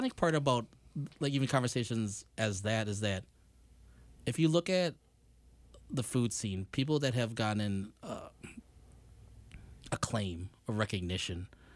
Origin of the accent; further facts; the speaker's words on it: Minnesota, United States; I think we as Minnesotan Filipinos are eclectic as it is.